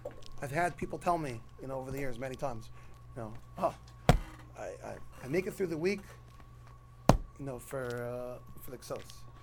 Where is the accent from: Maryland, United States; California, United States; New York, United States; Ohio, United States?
New York, United States; Brooklyn; When I was a youngster growing up in Brooklyn, backyards only.